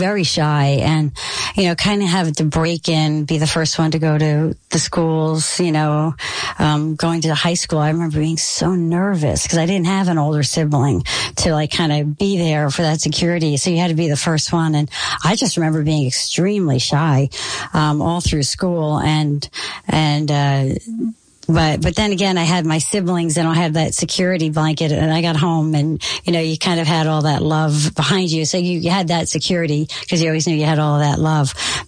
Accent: New Jersey, United States; also born or lived in England; I grew up right here in New Jersey. I was born in England, but I came here when I was a baby. My mother's from England. My father is from Bergen County, and he was in the Air Force, met my mom there.

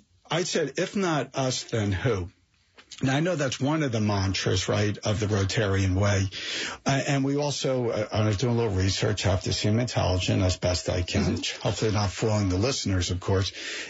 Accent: Springfield, New Jersey, United States; when I grew up in Springfield, New Jersey, right here in Union County, they sponsored a little league team I was on.

